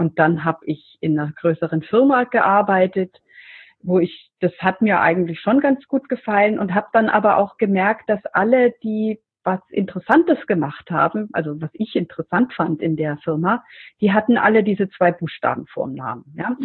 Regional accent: Bavaria, Germany; also ich komme aus Mittelfranken, das zu Bayern gehört.

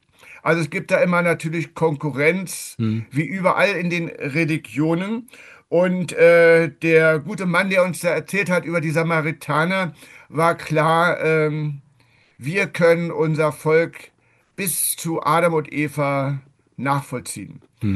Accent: Berlin, Germany; Das kann man als Berliner nicht immer so ganz gut nachvollziehen

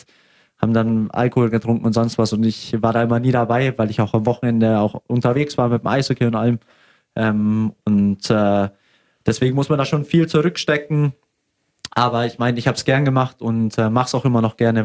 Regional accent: Augsburg, Bavaria, Germany; als Augsburger in Augsburg

